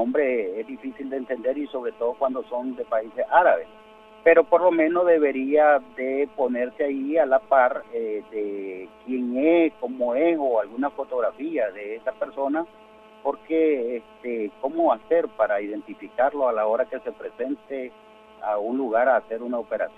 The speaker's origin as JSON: {"language": "Spanish", "country": "Nicaragua", "said": "como nicaragüenses, nos volvamos a seguir viendo allí en la plaza"}